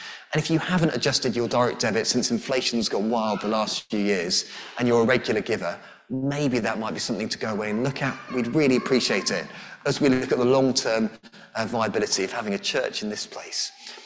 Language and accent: English; England, United Kingdom; We are English, I know.